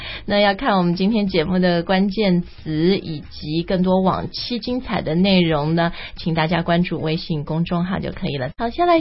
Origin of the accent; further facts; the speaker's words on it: China; 好、我们中国人不 split, 我们大方。